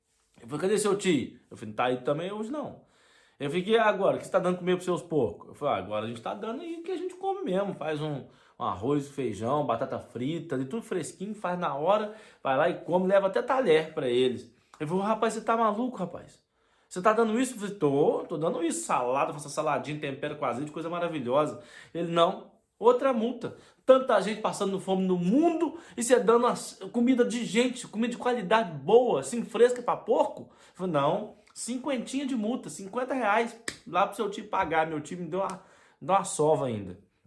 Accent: Juiz de Fora, Minas Gerais, Brazil; lá no centro lá de Juiz de Fora, lá na minha cidade

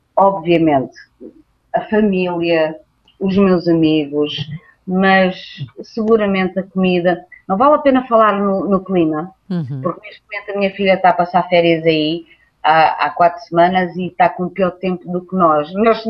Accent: Portugal; also born or lived in Africa; E eu, como sou de Portugal e como sou de África

